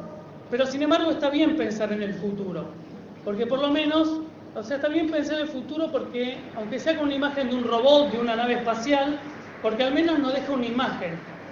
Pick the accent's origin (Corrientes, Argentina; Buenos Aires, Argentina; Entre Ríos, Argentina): Buenos Aires, Argentina; born there; yo en realidad no soy de Misiones. Yo por la tonada, bueno, nací en Buenos Aires, nací acá, y me crié viendo películas de ciencia ficción